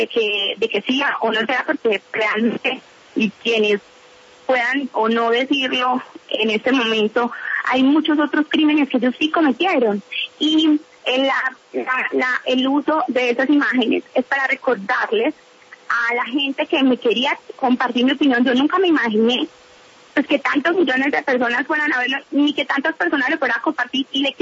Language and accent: Spanish; Colombia; Yo no soy uribista, yo no soy santista, yo soy colombiana.